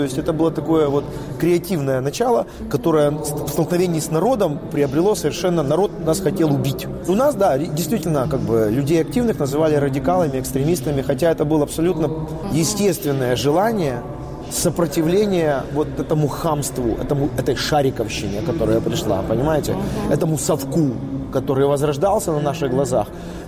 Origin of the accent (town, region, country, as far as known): Kyiv, Ukraine